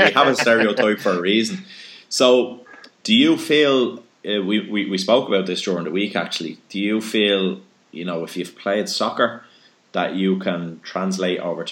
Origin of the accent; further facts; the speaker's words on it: Palmerstown, Leinster, Ireland; So they're an amateur soccer team in my hometown of Palmerstown in Dublin.